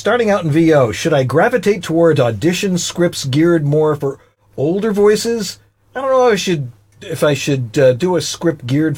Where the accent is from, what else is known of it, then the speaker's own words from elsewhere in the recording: Buffalo, New York, United States; So you're from Cleveland. I'm from Buffalo.